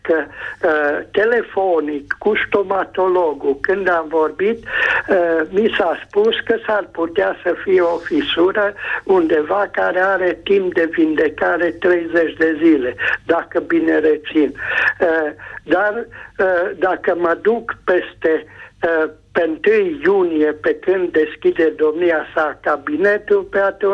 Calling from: Cluj-Napoca, Cluj County, Romania; sunt din Cluj, Napoca și am următoarea întrebare și problemă.

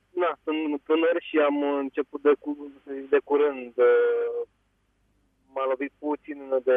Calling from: Bucharest, Romania; sunt din București.

